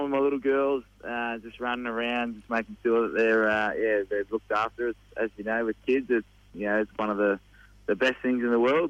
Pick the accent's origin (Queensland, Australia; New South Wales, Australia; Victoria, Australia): New South Wales, Australia; Wagga Wagga; I grew up in Wagga